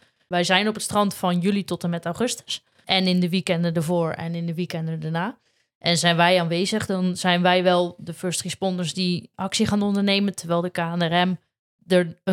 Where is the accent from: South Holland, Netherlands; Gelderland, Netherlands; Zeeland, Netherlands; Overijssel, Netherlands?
Zeeland, Netherlands; ik ben geboren en getogen in Zeeland. Dus ik kom van origine niet uit Limburg.